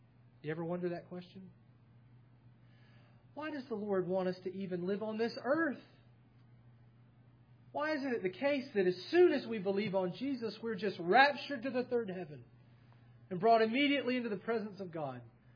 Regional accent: Savannah, Georgia, United States; I'm from Savannah

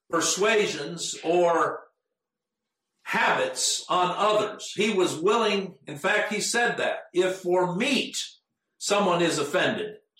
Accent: United States; I know when I went to Africa, there was a lot that was different from what I was raised here in the United States

